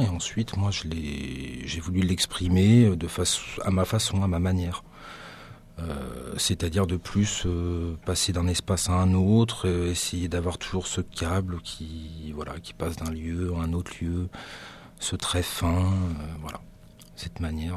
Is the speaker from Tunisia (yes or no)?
no; Brittany, France; je viens de Bretagne, un pays qui est un petit peu loin d'ici, en bord de mer.